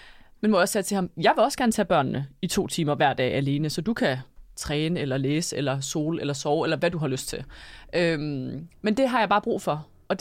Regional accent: Jutland, Denmark; jeg er jo fra Jylland oprindeligt, og hele min familie bor stadig i Jylland.

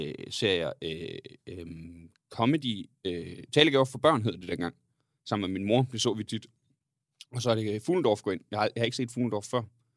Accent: Jutland, Denmark; Vi kommer jo fra Jylland, så jeg siger Væver.

